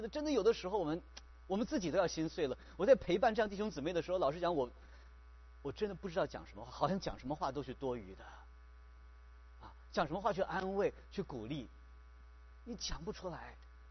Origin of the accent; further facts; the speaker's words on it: China; 我们中国人有句话叫做技高人胆大，对不对？